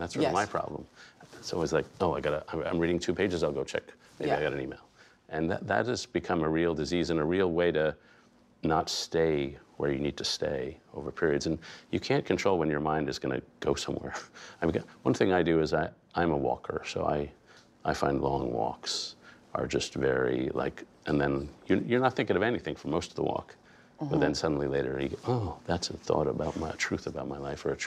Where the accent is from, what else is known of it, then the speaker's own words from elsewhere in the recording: New York City, New York, United States; I grew up in Greenwich Village in that period, so I was sort of surrounded by hippies.